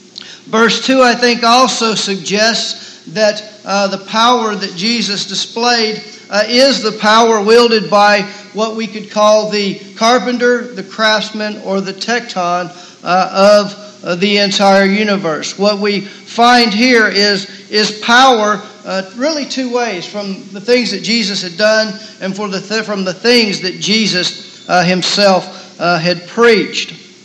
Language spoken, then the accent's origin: English; Memphis, Tennessee, United States; when I was growing up in the Memphis area, we all had these columns on our house.